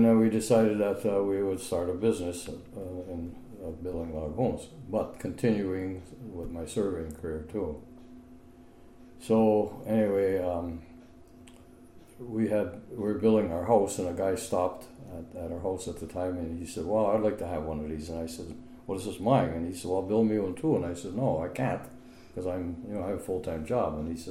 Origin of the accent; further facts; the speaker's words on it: Caspian, Michigan, United States; now in Ontonagon, United States; I'm originally from Iron River area, Caspian. I got transferred here serving with the federal government, U.S. Forest Service.